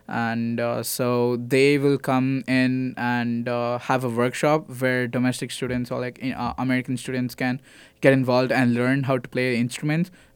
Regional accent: Bangalore, Karnataka, India; now in United States; I'm from Karnataka. I'm from a city called Bangalore. It's like the Silicon Valley of India.

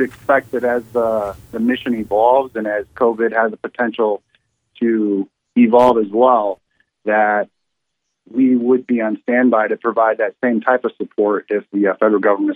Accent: Michigan, United States; I was born and raised in Michigan and less than 2 hours north of where we conducted operations, actually.

